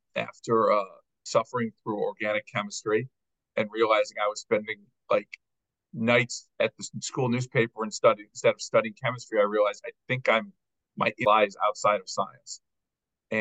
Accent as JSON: {"language": "English", "town": "Highland Park", "region": "Illinois", "country": "United States", "tie": "born or raised there", "lives_now": "Baltimore, United States", "said": "So I grew up in the North Shore of Chicago in Highland Park"}